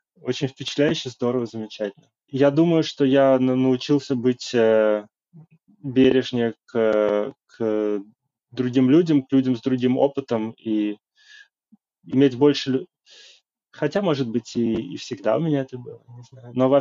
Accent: Moscow, Russia; Я вырос в Москве, для меня это очень просто отличная история.

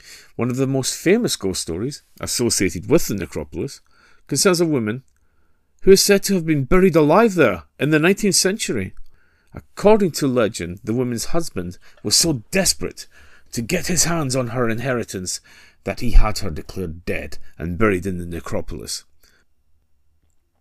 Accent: Glasgow, Scotland, United Kingdom; the spine-tingling encounters which have left their mark on my hometown, the ancient Scottish city of Glasgow.

